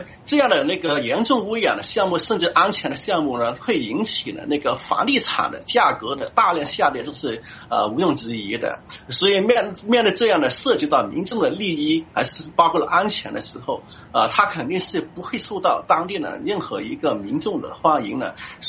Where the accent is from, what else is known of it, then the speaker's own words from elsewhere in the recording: Zhanjiang, Guangdong, China; 要转移到广东省的湛江市，也就是我的家乡。